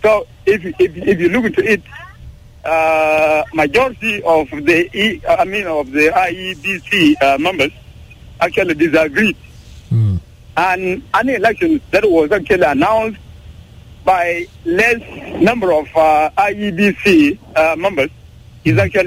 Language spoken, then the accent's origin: English; Bentiu, Unity, South Sudan; from Bentiu.